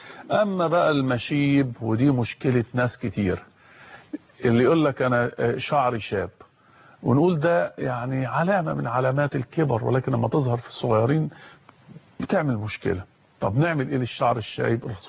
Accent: Egypt; في حاجة عندنا في مصر يمكن دي موجودة في محافظة أسوان اسمه بلح السكر

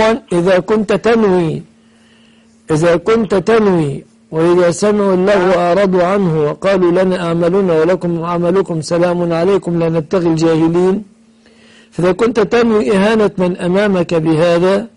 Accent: Egypt

